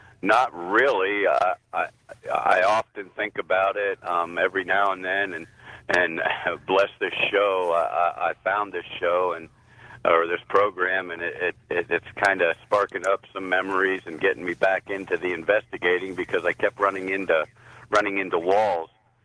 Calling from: Ohio, United States

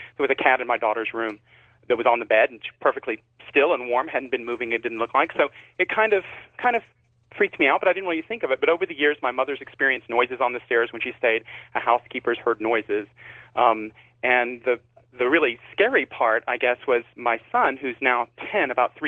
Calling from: Texas, United States; I'm calling from West Texas. Thank you for taking my call.

